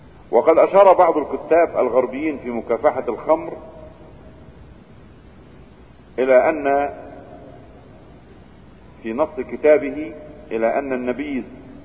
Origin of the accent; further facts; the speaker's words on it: Egypt; تجد الظاهرة المنتشرة مثلا عندنا في مصر على سبيل المثال